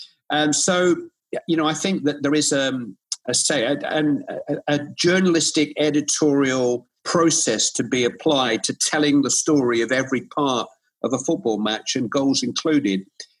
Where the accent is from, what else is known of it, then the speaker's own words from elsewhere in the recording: Bury, North West England, United Kingdom; I'm from Bury.